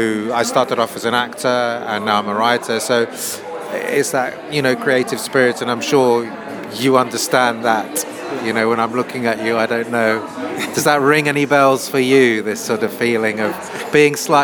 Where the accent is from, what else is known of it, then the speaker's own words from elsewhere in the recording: London, United Kingdom; My parents are from Switzerland and I was born and brought up in London